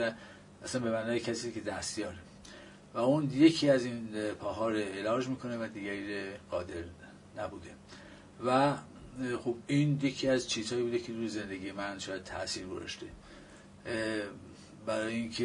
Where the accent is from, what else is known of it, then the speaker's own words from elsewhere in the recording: Qazvin, Iran; 22 مهر 1318 من در قزوین متولد شدم. … پدرم کارمند پست و تلگراف بود